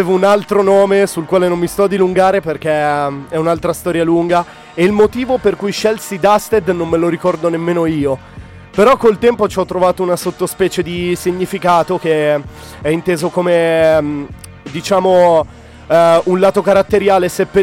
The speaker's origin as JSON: {"language": "Italian", "town": "Milan", "region": "Lombardy", "country": "Italy", "said": "io sono di Milano e lui di Trento"}